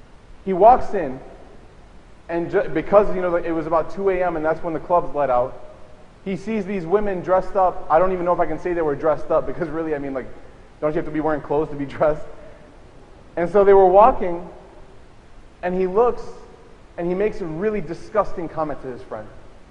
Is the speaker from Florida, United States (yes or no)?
no; Chicago, Illinois, United States; I grew up in Chicago, born and raised, as many of you know. And so part of being a Chicagoan, part of growing up in the Chicago landscape